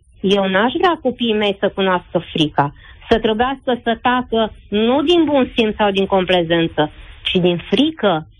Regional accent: Romania; Ok, suntem români, dar ce suntem așa de buni?

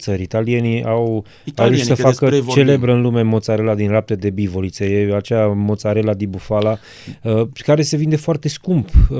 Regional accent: Groși, Maramureș County, Romania; Eu am crescut în Maramureș și aproape de Baia Mare, locul dezvoltării mele până la o anumită vârstă, e o localitate care se cheamă Groș

